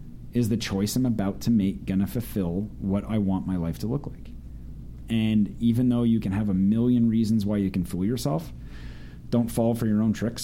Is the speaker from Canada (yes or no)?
yes; Canada; I'm Canadian, like I said, so especially in the States